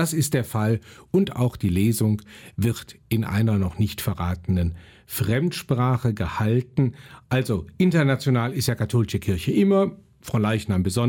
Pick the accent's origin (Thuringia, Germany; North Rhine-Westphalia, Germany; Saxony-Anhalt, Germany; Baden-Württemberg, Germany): North Rhine-Westphalia, Germany; Neuss; Also ich bin ja als Kind natürlich schon in meiner Heimat in Neuss mitgegangen